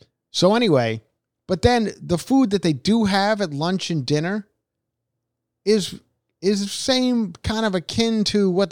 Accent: Long Island, New York, United States; I mean, the worst one was in my hometown of Long Island.

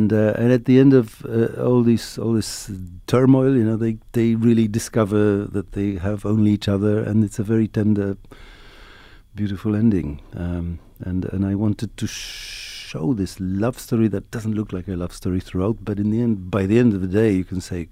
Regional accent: Poland; Mazowsze was around at the time when I was growing up in Poland.

